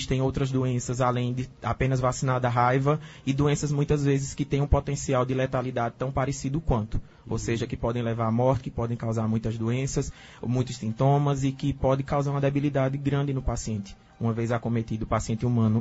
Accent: Carnaíba, Pernambuco, Brazil; por ser filho da terra, sou de Carnaíba.

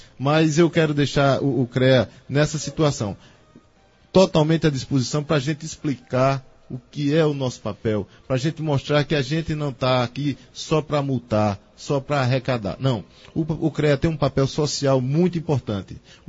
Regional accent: Araripina, Pernambuco, Brazil; Eu também sou interiorano, sou de Araripina, sou matuto também, sou bem sertanejo, né? Em se tratando de Recife, estou até bem mais distante da capital que vocês

